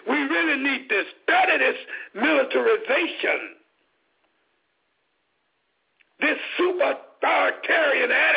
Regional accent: Southern United States, United States; I grew up in Jim Crow South from 1948 to roughly 1966

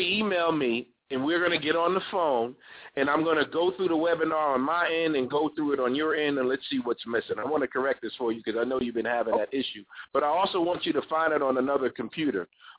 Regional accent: New York, United States; accent: New York; I'm not slow talking, okay? I'm a New Yorker. So I have that New York flow and that pace.

